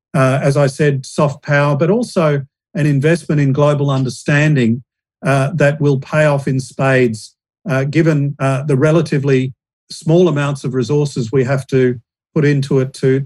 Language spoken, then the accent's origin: English; Australia; I'm hoping as an Australian foreign policy scholar at an Australian university